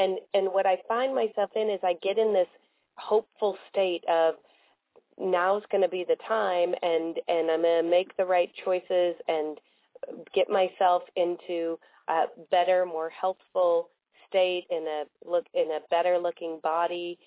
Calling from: St. Louis, Missouri, United States; I'm calling from St. Louis, Missouri.

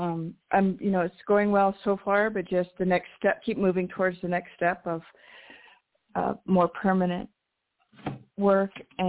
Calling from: New Mexico, United States; in New Mexico.

